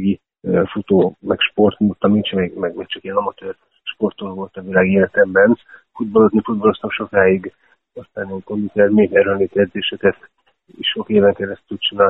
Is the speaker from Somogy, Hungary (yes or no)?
yes; Kaposvár, Somogy, Hungary; Kaposvári illetőségű vagyok